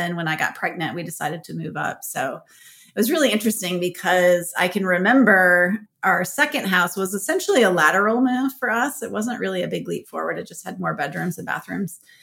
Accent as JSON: {"language": "English", "region": "Minnesota", "country": "United States", "lives_now": "New York, United States", "said": "Well, I think, you know, I'm not from New York, so I'm from Minnesota, and I'd lived in a couple cities."}